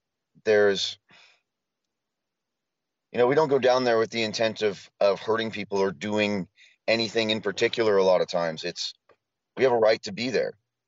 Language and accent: English; Portland, United States; I mean, I'm from Portland, but not that way.